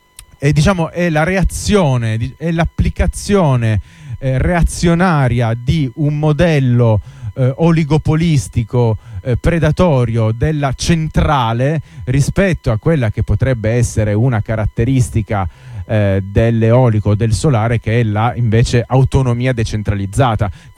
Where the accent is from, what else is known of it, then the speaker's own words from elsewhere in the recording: Piedmont, Italy; dalle nostre parti conosciamo molto bene il modello degli espropri, essendo la Valsusa un quadrante su cui sono stati implementati